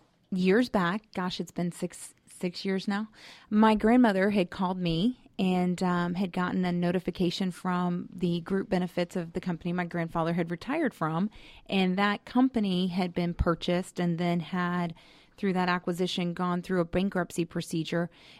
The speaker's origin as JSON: {"language": "English", "region": "Florida", "country": "United States", "tie": "born or raised there", "said": "I grew up in Florida and graduated from Florida State University"}